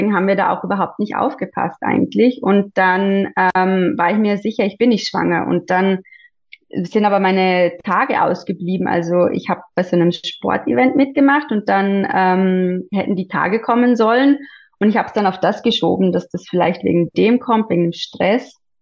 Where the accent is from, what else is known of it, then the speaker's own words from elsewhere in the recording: Vorarlberg, Austria; now in Vienna, Austria; Ich wohne derzeit in Wien, bin eigentlich aus Vorarlberg. Ich bin 35